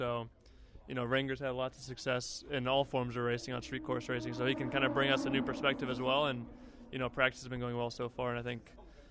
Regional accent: United States; I mean, especially as an American with an American brand, it's really cool.

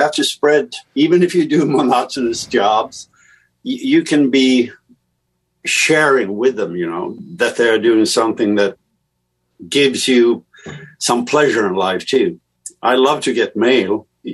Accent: Sweden; I was brought up in theater. And in theater, where I grew up in Sweden

